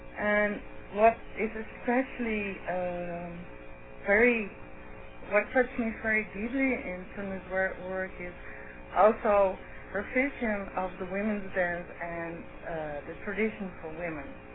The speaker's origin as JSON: {"language": "English", "country": "Netherlands", "said": "I'm from Holland originally."}